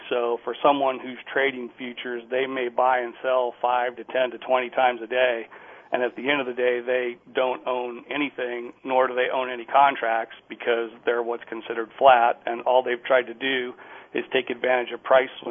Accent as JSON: {"language": "English", "town": "Chicago", "region": "Illinois", "country": "United States", "tie": "born or raised there", "said": "I grew up in Chicago, and so that's where I got my experience."}